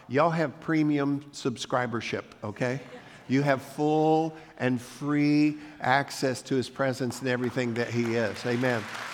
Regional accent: Leesburg, Florida, United States; I grew up in Central Florida, grew up in Leesburg, and we didn't have air conditioning then.

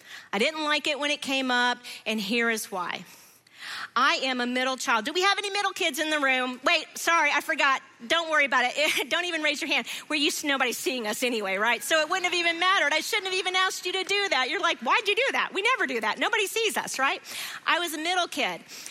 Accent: Decatur, United States; my hometown of Decatur.

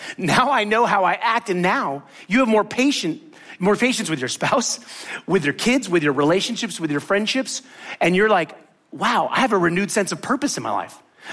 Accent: Miami, Florida, United States; For me, I grew up in Miami, right? But when I was chanced to go to college, I went to Tallahassee.

